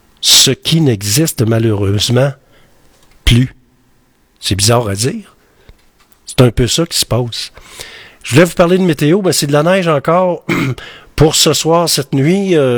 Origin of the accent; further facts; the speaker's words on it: Quebec, Canada; Ça, ça nous rappelle qu'on est encore des Québécois, qu'on n'a pas encore été assimilés.